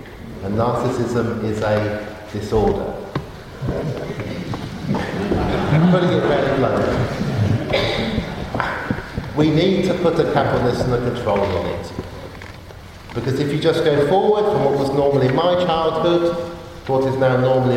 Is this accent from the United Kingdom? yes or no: yes; Oxford, South East England, United Kingdom; Now, I was brought up in Oxford